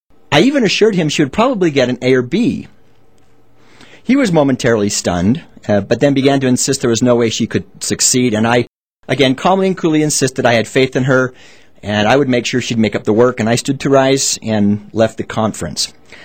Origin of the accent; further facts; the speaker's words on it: Utah, United States; Well, I did my best, even though I was from Utah.